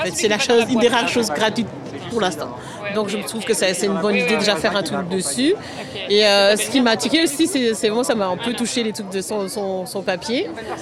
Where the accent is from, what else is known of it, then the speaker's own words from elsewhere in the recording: Brussels, Brussels-Capital Region, Belgium; Ah, ben, j'ai grandi à Bruxelles, hein.